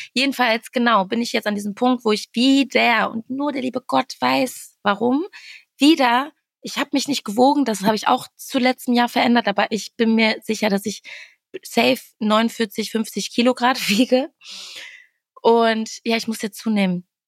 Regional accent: Wattenscheid, North Rhine-Westphalia, Germany; Ich ziehe nach Wattenscheid zurück. Ich ziehe dahin zurück, wo ich herkomme.

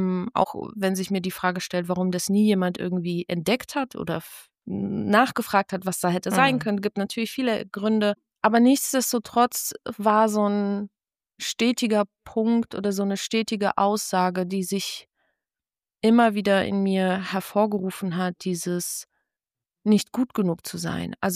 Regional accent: Mainz, Rhineland-Palatinate, Germany; also born or lived in Poland; ich bin ja als Kind in Polen geboren und mit meinen Eltern hierher gekommen, weil mein Vater einen Job bekommen hat, angeboten bekommen hat und wir nach Mainz gezogen sind.

